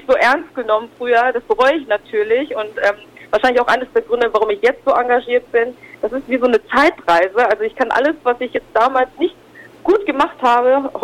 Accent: Hanover, Lower Saxony, Germany; ich komme ja auch ursprünglich aus Hannover

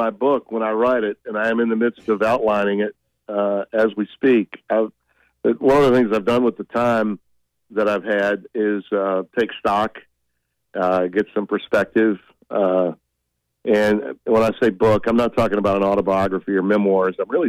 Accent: Shreveport, Louisiana, United States; Now, I live on a golf course in Shreveport, my hometown, and it was never closed.

